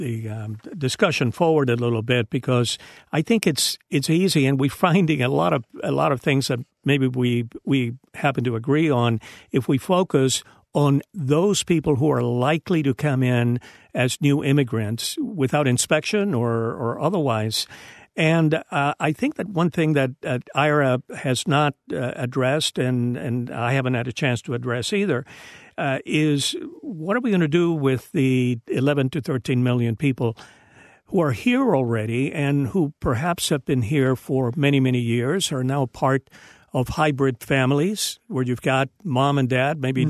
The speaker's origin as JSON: {"language": "English", "country": "Cuba", "said": "I am a refugee from Cuba. We were facing a difficult situation in my country when my parents decided to leave"}